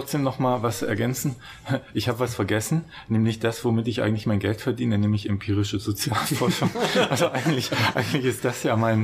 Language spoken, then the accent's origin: German; Bielefeld, North Rhine-Westphalia, Germany; versucht, als Bielefelder.